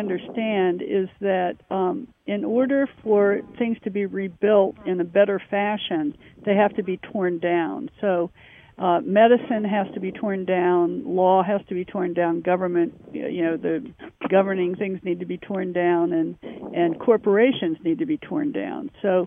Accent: United States; growing up in America, you really don't realize how war-torn the world is.

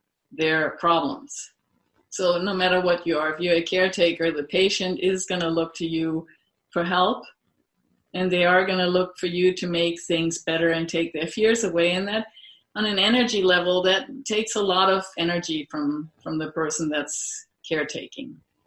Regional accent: Germany; I used to have somebody take me to the airport when I left Europe, and I'm from Germany.

